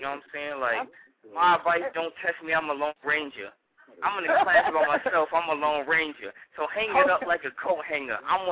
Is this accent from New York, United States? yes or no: yes; New York, United States; I'm a nigga from New York, and I heard about Philly.